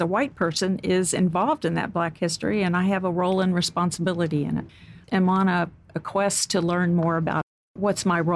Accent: Dallas, Texas, United States; I was raised in Dallas, Texas, where, you know, I went to a white Catholic girls' school.

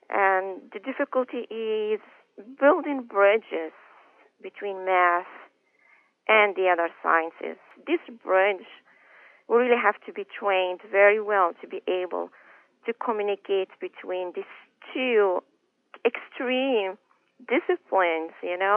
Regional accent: Morocco; and I grew up in Morocco, which is a kind of a little bit different.

